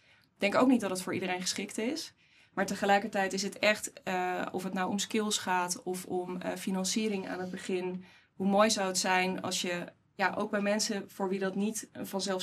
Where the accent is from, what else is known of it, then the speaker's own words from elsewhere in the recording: Haarlem, North Holland, Netherlands; En ik denk ook nog wel dat er wat ruimte zit op gewoon als Haarlemmer ook weten wat voor...